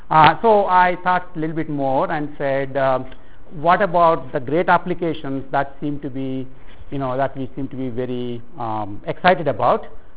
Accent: India; accent: southwestern; So although you probably can't tell from my accent, which is very southwestern, I'm actually from India.

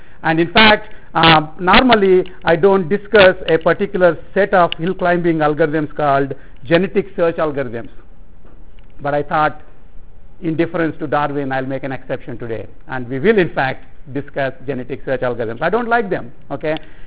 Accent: Peddapuram, Andhra Pradesh, India; accent: East Coast; English is a second language; now in United States; Although you probably can't tell from my flawless East Coast accent, I'm actually from India. And when I was growing up in a little town called Peddapuram

